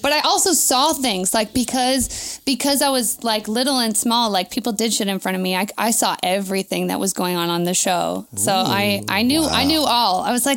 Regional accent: Valencia, California, United States; I grew up in Valencia. There is nothing to do there.

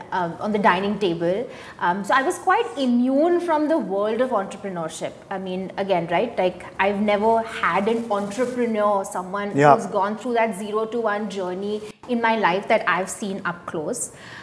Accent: Vadodara, Gujarat, India; So born and raised in Baroda, was raised by my Nana Nani. Mom was in the UN, so was posted all over, mainly Africa.

